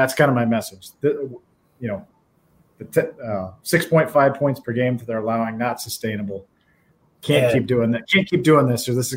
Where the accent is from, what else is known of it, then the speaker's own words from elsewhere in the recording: Iowa City, Iowa, United States; I felt like I grew up in Iowa City.